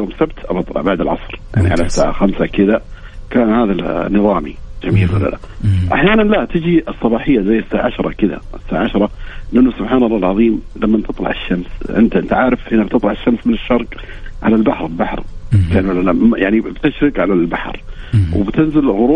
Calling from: Jeddah, Makkah Province, Saudi Arabia; أنا من جدة حبيبي.

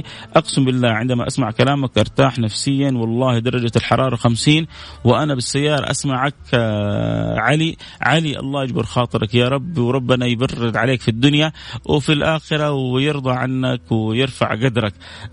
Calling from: Jeddah, Makkah Province, Saudi Arabia

